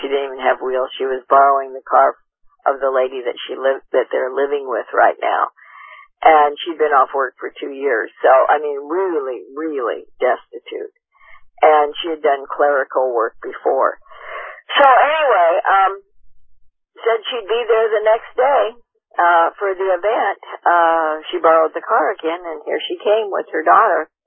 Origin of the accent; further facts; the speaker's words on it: Portland, Oregon, United States; I'm from Portland, Oregon, and I happen to be down here.